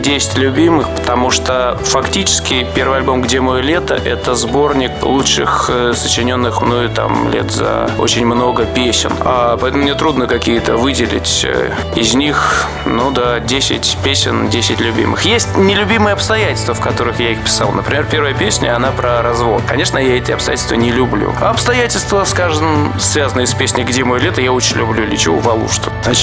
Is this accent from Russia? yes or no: no; Almaty, Kazakhstan; Я сам из Алматы